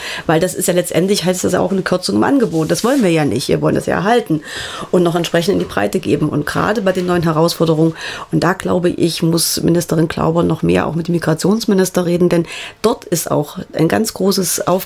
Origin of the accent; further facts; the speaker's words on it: Thuringia, Germany; Also ich wohne ja im ländlichen Raum, ich komme aus dem Landkreis Saalfeld-Rudolstadt, ich wohne im kleinen 120-Seelen-Dörflein, das ist Teil einer Verwaltungsgemeinschaft